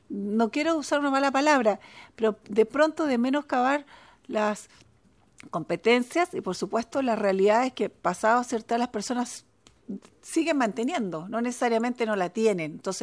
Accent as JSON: {"language": "Spanish", "town": "Cabrero", "region": "Biobío", "country": "Chile", "said": "yo vengo a un municipio de Cabrero, que es 20.000 habitantes, era concejala"}